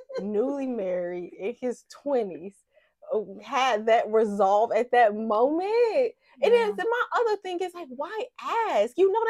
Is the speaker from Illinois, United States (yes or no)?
yes; Chicago, Illinois, United States; now in Georgia, United States; I'm from Chicago. My mom's family migrated there from Louisiana. My dad's family from Mississippi. They met in Chicago. But I've been a Georgia Peach since high school.